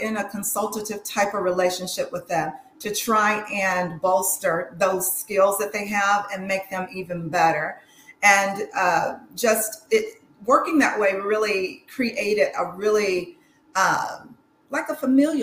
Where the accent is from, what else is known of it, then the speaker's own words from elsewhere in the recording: Atlanta, Georgia, United States; I am from Atlanta, an Atlanta native, and I served in the United States Air Force as my first, very first career move.